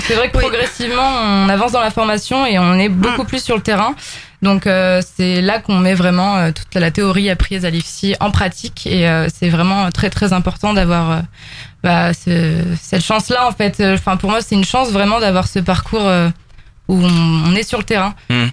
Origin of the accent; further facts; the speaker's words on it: Clermont-Ferrand, Auvergne-Rhône-Alpes, France; Non, je suis de Clermont-Ferrand.